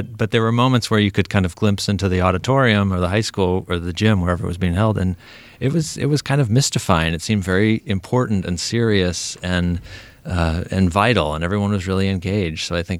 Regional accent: Northfield, United States; Growing up in Northfield, my parents are both very civically engaged individuals.

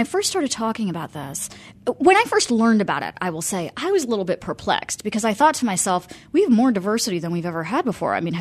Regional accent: North Carolina, United States; I grew up in North Carolina, but I'm of Indian origin, and I grew up with the kind of the peak of masala

